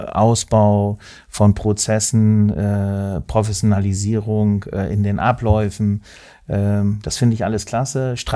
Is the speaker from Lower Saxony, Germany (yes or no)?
yes; Lower Saxony, Germany; Bei mir war es ehrlich eine Überwindung als Niedersachse.